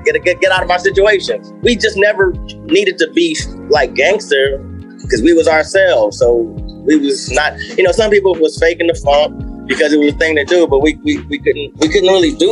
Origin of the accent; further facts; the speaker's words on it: Compton, California, United States; born there; I was born in Compton, California.